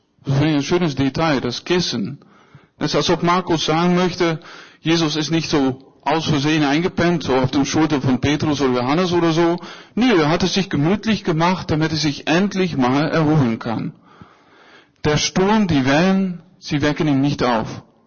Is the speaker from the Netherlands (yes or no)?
yes; Netherlands; Am liebsten nicht in Holland, da wo ich herkomme, ne? Da gibt es nur Wiesen mit Kühen und Windmühlen, sehr langweilig.